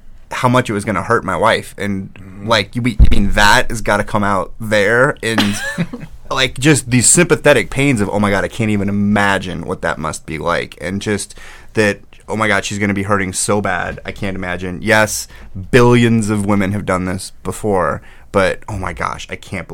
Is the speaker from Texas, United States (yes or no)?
no; St. Louis, Missouri, United States; I'm a Cardinals fan. I grew up in St. Louis